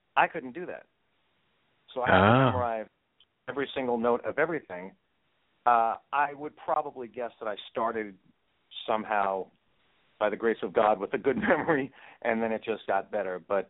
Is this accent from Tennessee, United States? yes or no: no; Yonkers, New York, United States; I was born in New York City, New York, and when I was a kid, I moved straight north about 15 minutes to a place called Yonkers, New York.